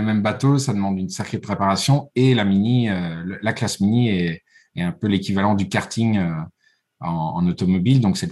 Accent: Liège, Wallonia, Belgium; je suis liégeois, j'ai 42 ans

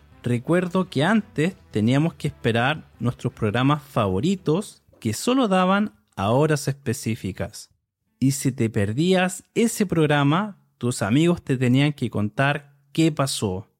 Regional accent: Chile; soy de Chile y soy el presentador de este podcast para estudiantes de español

